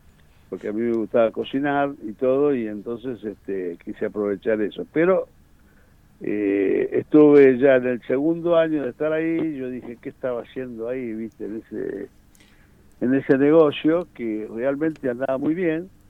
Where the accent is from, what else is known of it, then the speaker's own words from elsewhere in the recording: Ramos Mejía, Buenos Aires Province, Argentina; Éramos todos del barrio, de la zona. Yo soy del límite de Ramos Mejía con Aedo